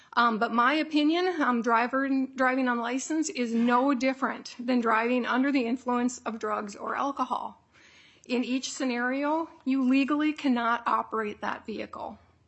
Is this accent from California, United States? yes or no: no; Nisswa, Minnesota, United States; I am from Nisswa, Minnesota.